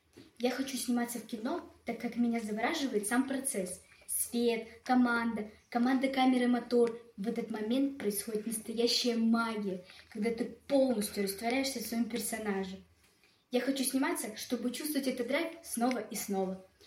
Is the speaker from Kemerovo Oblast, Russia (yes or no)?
yes; Kemerovo Oblast, Russia; мне 13 лет, мой рост 148 сантиметров. Я из Кемеровской области, города Синики.